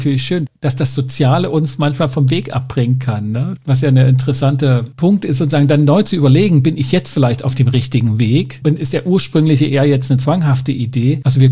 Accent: Saxony, Germany; ich komme aus dem Erzgebirge, da geht es also mehr um dunkle Täler als um hohe Berge

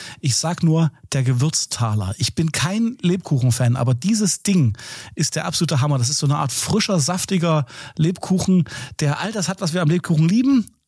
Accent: Leipzig, Saxony, Germany; Wir sind's … die beiden Dudes aus Leipzig

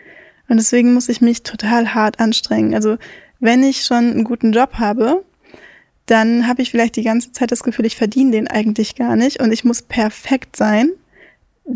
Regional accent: West Germany, Germany; und ich bin jetzt in Westdeutschland aufgewachsen

